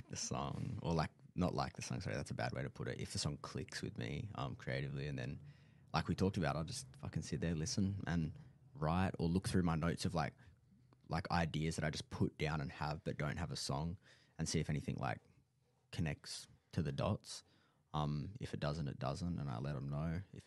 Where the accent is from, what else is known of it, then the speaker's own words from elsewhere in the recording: Karratha, Western Australia, Australia; that's like the best takeaway you could probably get from growing up in Karatha is like it definitely teaches you that you need to work hard